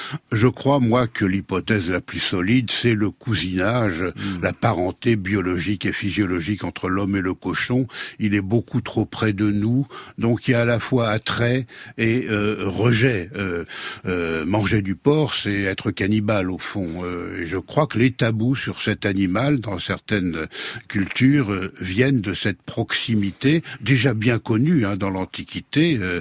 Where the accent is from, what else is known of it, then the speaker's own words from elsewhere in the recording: Normandy, France; Quand j'étais enfant, le fermier à côté de chez moi en Normandie élevait des cochons